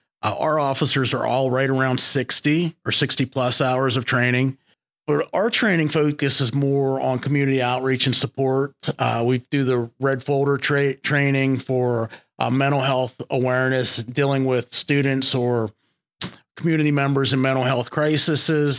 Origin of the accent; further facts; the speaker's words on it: Pennsylvania, United States; So I'm from a small coal mining town in Western Pennsylvania.